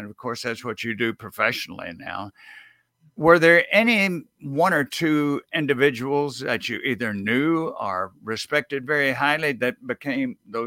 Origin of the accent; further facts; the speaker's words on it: Deep South, United States; I grew up in the Deep South, and I did my graduate work in Ohio.